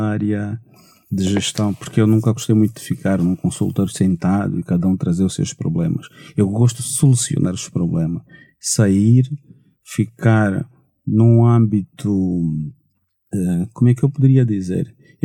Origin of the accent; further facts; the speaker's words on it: Caála, Huambo, Angola; born there; first language Umbundo; é um jovem natural do Uambo, já agora, nasci na Kaala. Infelizmente não conheço o Uambo. falo um bocadinho umbundo, porque na altura vivi com a minha avó durante algum tempinho.